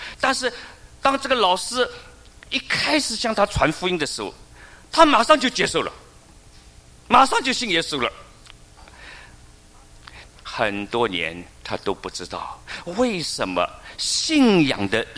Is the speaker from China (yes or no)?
no; United States; 我们美国人很喜欢讲时间就是金钱